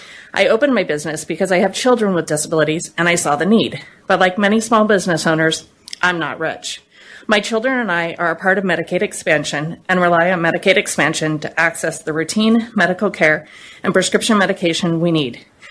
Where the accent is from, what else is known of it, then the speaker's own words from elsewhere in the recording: Boise, Idaho, United States; I represent myself, and I'm from Boise.